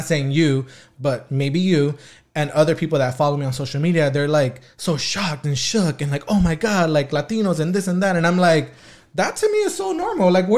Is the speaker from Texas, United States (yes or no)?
yes; Texas, United States; you know, I've said it before on the podcast that I'm originally from Texas.